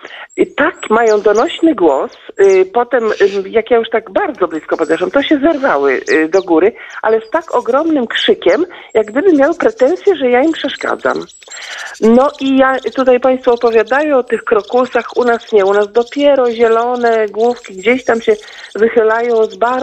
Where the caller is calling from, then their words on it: Podlaskie Voivodeship, Poland; Ja chciałam powiedzieć, że tutaj u nas na Podlasiu jest jeszcze cicho wszędzie, smętnie wszędzie, chłodno wszędzie.